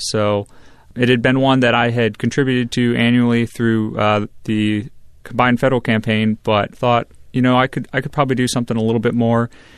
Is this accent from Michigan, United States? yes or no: yes; Grand Ledge, Michigan, United States; Well, growing up in Grand Ledge, you get the Michigan weather.